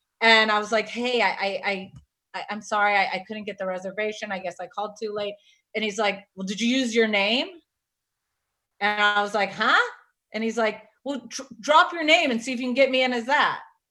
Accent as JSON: {"language": "English", "region": "South Carolina", "country": "United States", "tie": "born or raised there", "said": "but I really didn't know the magnitude of it growing up in South Carolina."}